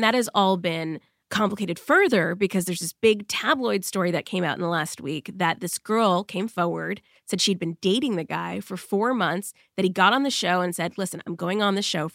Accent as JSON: {"language": "English", "region": "Massachusetts", "country": "United States", "said": "So many, because I'm from Massachusetts as well, so many people will be like, if I come, can we go to Sir?"}